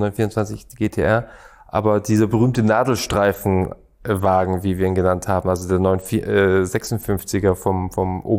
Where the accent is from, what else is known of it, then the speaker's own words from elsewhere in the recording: Stuttgart, Baden-Württemberg, Germany; Ich bin eher gebürtiger Stuttgarter